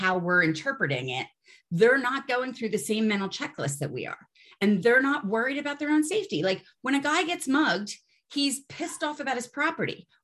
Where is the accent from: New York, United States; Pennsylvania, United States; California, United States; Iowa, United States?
Pennsylvania, United States; Philadelphia; moved away; I grew up quite poor in Philly. And when you're here, everybody thinks that you're richer and smarter and more cultured than you actually are because you're an expat.